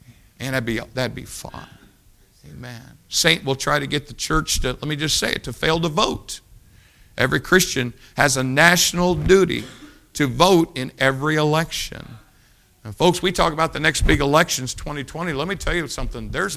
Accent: United States; I'm an American.

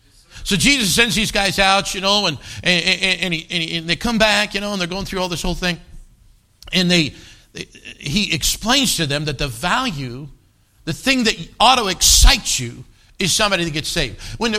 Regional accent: Cody, Wyoming, United States; I grew up in Cody, Wyoming, and then his papa's Pastor Ross, and that's just so sweet.

